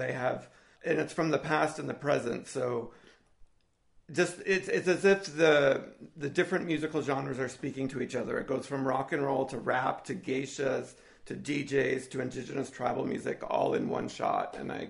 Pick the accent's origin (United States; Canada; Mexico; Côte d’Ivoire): Canada; Like, I just, as a Canadian, I didn't love that aspect.